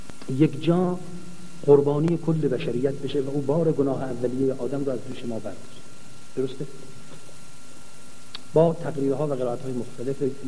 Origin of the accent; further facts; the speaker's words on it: Iran; اتفاقا ایشون فهمید ما ایرانی هستیم